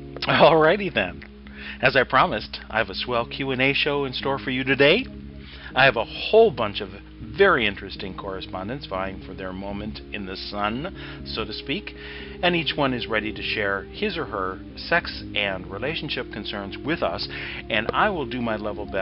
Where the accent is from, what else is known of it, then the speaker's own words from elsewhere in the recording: Chicago, Illinois, United States; Annie from Chicago, my hometown